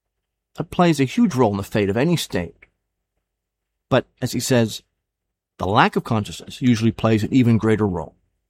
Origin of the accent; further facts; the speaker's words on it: New Jersey, United States; You know, I grew up with the guy on TV every night. You know, I'm from New Jersey.